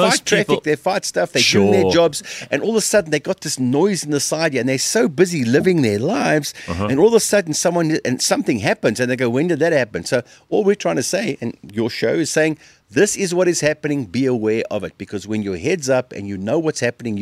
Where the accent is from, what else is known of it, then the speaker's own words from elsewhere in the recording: South Africa; Now, growing up in South Africa as a young kid, we didn't even realize that this whole thing was happening.